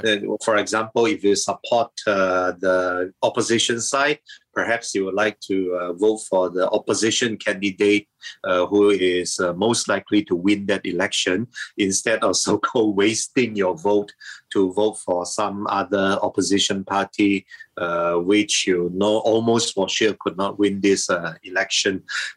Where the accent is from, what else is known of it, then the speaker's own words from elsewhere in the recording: Sabah, Malaysia; Warisan, even though I'm also from Sabah